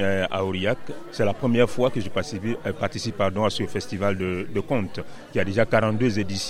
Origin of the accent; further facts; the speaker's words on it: Côte d’Ivoire; Je suis conteur originaire de la Côte d'Ivoire.